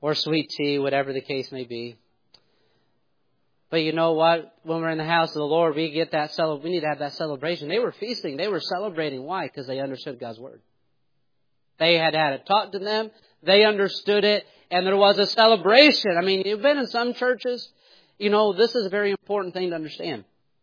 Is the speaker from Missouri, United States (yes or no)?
no; New York, United States